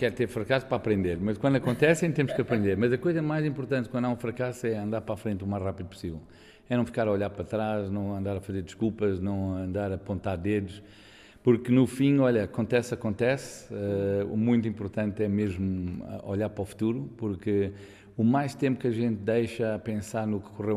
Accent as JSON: {"language": "Portuguese", "country": "Portugal", "said": "eu, quando estou cá, sou sempre estrangeiro, não percebo porquê. Quando saio daqui é que dizem que eu sou português, mas cá sou estrangeiro, lá fora sou português."}